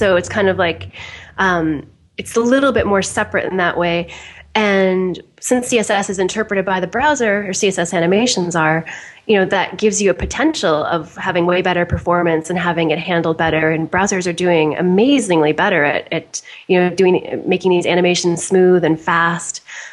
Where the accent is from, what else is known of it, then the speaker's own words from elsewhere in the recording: Toronto, Ontario, Canada; moved away; I'm from Toronto originally. I've just moved around a bunch.